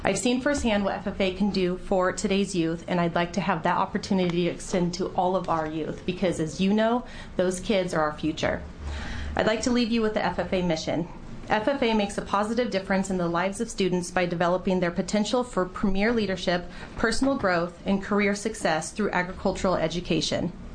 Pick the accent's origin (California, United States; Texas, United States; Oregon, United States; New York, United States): Oregon, United States; Born and raised in Oregon, I'm a third-generation grass seed farmer.